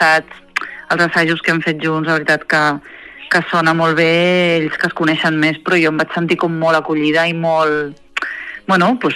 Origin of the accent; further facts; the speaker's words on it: Barcelona, Catalonia, Spain; jo soc de Barcelona i, bueno, tot el rotllo, però estic vivint aquí